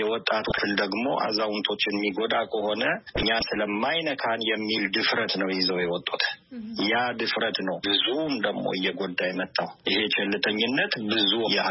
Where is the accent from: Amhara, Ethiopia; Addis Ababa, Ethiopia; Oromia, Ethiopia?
Oromia, Ethiopia; Jimma; moved away as an adult; now in Italy; አማርኛ የለመድኩት እንግዲህ የተወለድኩት በኢትዮጵያ ጅማ ከተማ ላይ ነው። እዛ ተወልጄ ነው ያደግኩት። እስከ 22 ዓመት አካባቢ እዛ ኖሬ ያለሁኝ። ከዚያ በኋላ ነው እንግዲህ ወደዚህ በሚሊተሪ ሰርቪስ የመጣሁት።